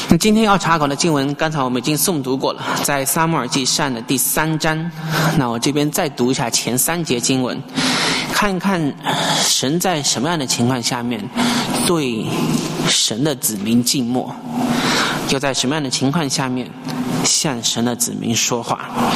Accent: China; OK 棒是我们大陆人说的创可贴

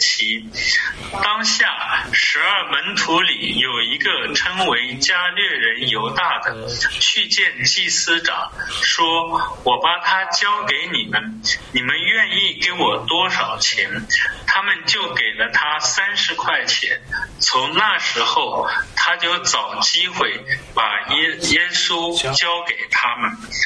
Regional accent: China; 这是我们中国人非常

